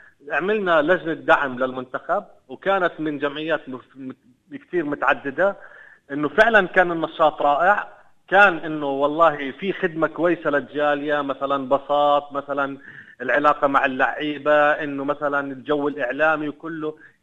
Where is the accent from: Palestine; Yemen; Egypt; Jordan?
Palestine; وهو انا بطلت فلسطيني؟